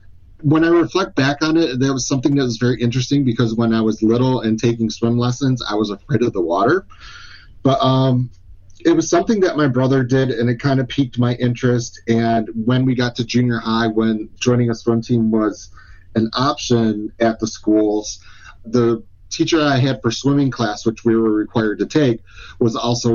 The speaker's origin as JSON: {"language": "English", "town": "Hazel Park", "region": "Michigan", "country": "United States", "tie": "born or raised there", "also_born_or_lived": "Warren", "said": "So I was born in Warren, Michigan, and raised in Hazel Park, Michigan, and a smaller family."}